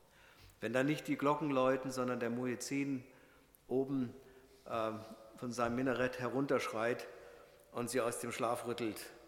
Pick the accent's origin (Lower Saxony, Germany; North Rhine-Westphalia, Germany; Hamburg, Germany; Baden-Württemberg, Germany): Lower Saxony, Germany; Hanover; Ich bin gebürtiger Norddeutscher, das ist ein gewisser Makel. Ich komme aus Hannover, ich spreche Hochdeutsch. Ich bin aber schwäbisch sozialisiert und inkulturiert, nur mit Sprache, da hapert es noch ein bisschen.